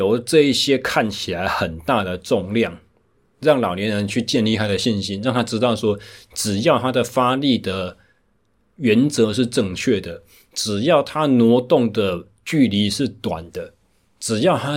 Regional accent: Taichung, Taiwan; 因为我目前回到我的故乡，我的出生地台中，去进行重新一个领域和跑道的转变。

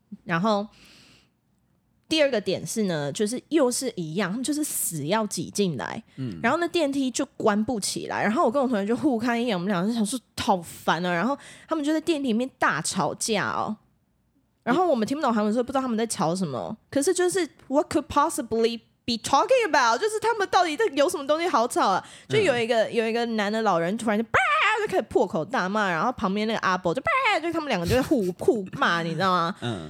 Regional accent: Taiwan; 我只要说我们是来自台湾，所有人就是眼睛会发亮

